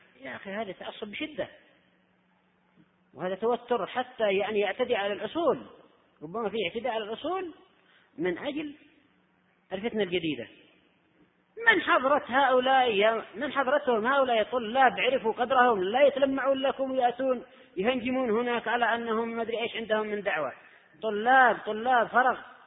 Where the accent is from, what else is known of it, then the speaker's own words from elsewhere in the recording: Yemen; بعض النساء عندنا في اليمن يقولون هؤلاء مفتونون